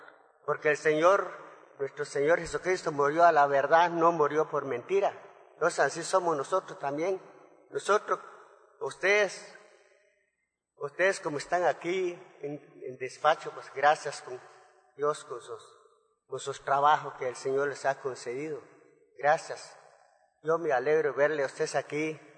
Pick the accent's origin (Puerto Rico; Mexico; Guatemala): Guatemala; como somos mismos guatemaltecos, ciudadanos